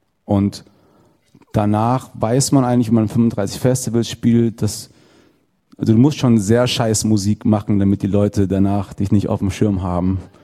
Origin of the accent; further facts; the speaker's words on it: Giessen, Hesse, Germany; now in Cologne, Germany; Wir kommen aus Gießen, wie gerade schon gesagt, und aus Marburg einer.